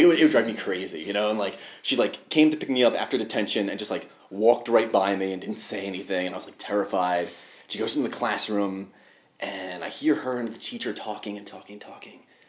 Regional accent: Elizabeth, New Jersey, United States; I grew up in Elizabeth, so it's a pretty urban district right near Newark, New Jersey.

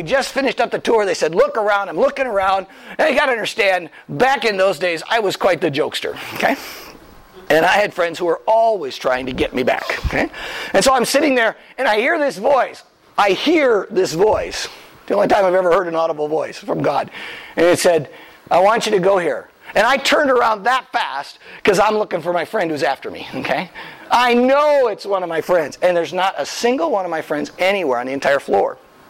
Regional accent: Wisconsin, United States; would you like to go on a trip down to Illinois? I was from Wisconsin.

